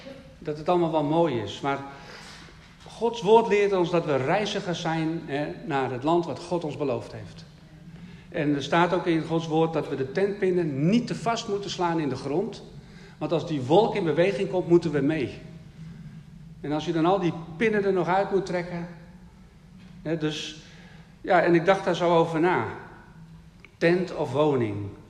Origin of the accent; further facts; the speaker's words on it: Netherlands; Ja, ik ben een Nederlander, denk ik dan maar.